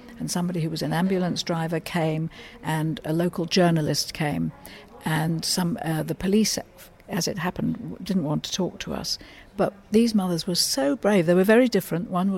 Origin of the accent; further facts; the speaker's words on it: South Africa; But I was lucky in that I grew up in South Africa in the 50s and 60s where there was no television.